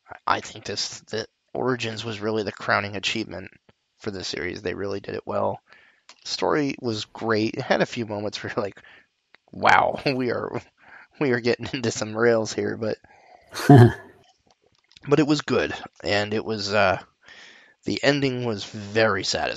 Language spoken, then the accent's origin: English; United States; I mean, you get to play an integral part in the American Revolution, and as a Yank, as my British coworkers would call me.